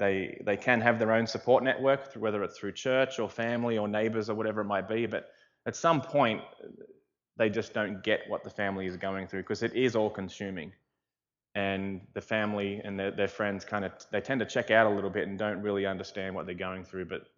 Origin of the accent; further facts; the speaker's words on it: Australia; Yes, I am from Australia.